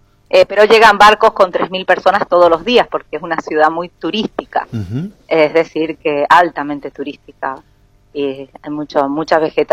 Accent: San Rafael, Mendoza, Argentina; Yo conozco mucha gente que viaja y siempre que digo que soy de San Rafael, se les ilumina la cara.

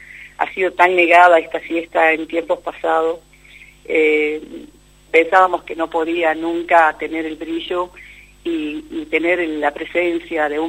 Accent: La Quiaca, Jujuy, Argentina; Yo soy de Yari, de La Quiaca, y de ahí vengo con mis costumbres a la ciudad de San Salvador de Jujuy. Desde Yari, que es límite con Bolivia

